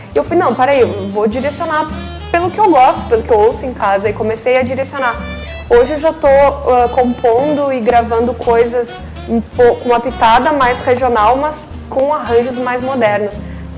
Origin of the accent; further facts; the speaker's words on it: Dom Pedrito, Rio Grande do Sul, Brazil; E eu adoro dizer que eu sou daqui de Dom Pedrito, porque eu já viajei muito e conheço muitas cidades e Dom Pedrito é muito especial. É a minha terra natal, né?